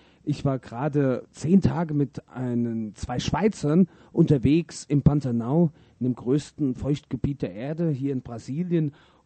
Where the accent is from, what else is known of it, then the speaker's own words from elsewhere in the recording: Germany; now in Brazil; die Menschen sind ein wenig anders, wie ich es aus Mitteleuropa, ich komme ja aus Deutschland, gewohnt bin.